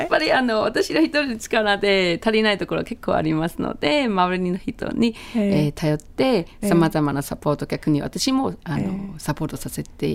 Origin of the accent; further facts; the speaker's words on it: China; Japanese is a second language; moved away as an adult; now in Okinawa, Japan; で私は今沖縄滞在で20年目になります。